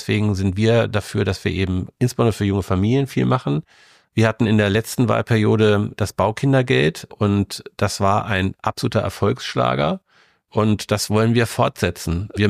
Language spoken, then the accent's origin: German; Großburgwedel, Lower Saxony, Germany; Also ich bin in Großburgwedel geboren und von daher bin ich total objektiv. Also Großburgwedel ist einfach meine Heimat und es ist einfach wunderschön dort. Wir haben eine traumhafte niedersächsische Landschaft, so wie sich das gehört, schön flach, mit viel Landwirtschaft, mit wunderschönen Wäldern.